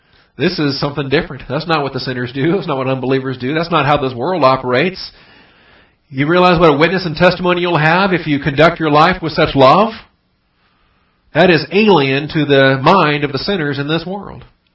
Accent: Washington, United States; I grew up in Washington State, and we've got tons of apple trees up there

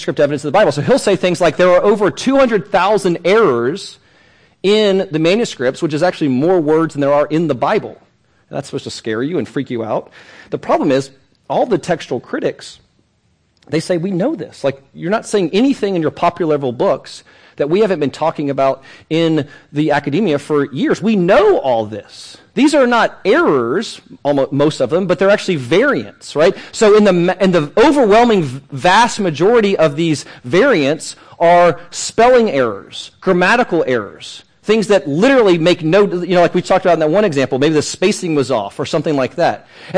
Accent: Virginia, United States; What's interesting, I come from Southwest Virginia, and in the Appalachian Mountains, there are pastors that have built entire theology on the long ending of Mark

